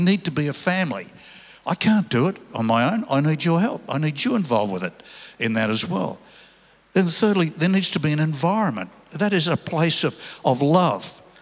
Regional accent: Sydney, New South Wales, Australia; I was brought up in Sydney

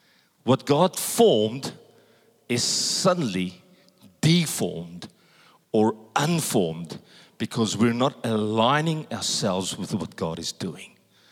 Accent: South Africa; I come from South Africa.

